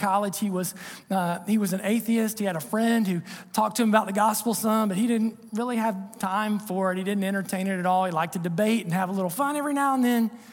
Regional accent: Ohio, United States; the little church that I grew up in down in Southern Ohio, Solida Missionary Baptist Church, right on Solida Creek.

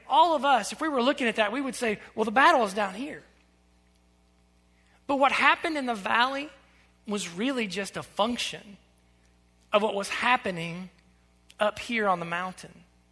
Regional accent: Ohio, United States; And I'm from Southern Ohio, and this is not good English, the way I'm going to say this to you

